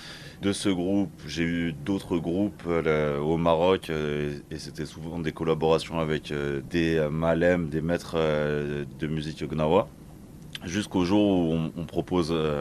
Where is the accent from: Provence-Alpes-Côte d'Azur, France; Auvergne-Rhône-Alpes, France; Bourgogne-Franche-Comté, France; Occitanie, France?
Auvergne-Rhône-Alpes, France; Déjà, petite rectification, je viens de la Haute-Savoie.